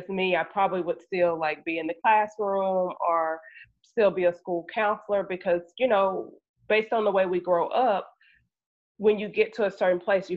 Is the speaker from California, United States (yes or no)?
no; Bastrop, Louisiana, United States; I'm from right outside of Monroe. So we literally are from the same neck of the woods. I was born in Bastrop.